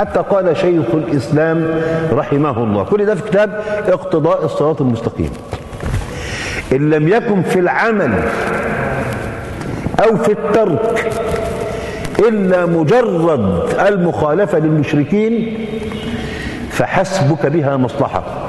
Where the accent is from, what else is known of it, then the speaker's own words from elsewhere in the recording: Egypt; المخيط الإبرة الكبيرة بيسموها عندنا في مصر النيبر